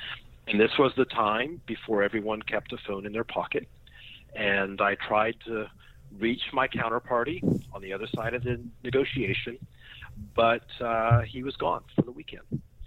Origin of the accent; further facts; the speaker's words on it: Knoxville, Tennessee, United States; born there; moved away as an adult; So I was born in Knoxville, Tennessee. Okay. I do not have a Southern accent. I went to graduate school in New York City. I've not lived in America since I got my MBA 25 years ago.